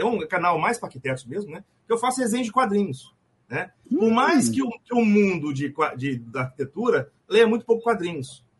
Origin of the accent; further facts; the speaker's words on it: Vitória, Espírito Santo, Brazil; eu sou do Espírito Santo, sou de Vitória. Sou capixaba.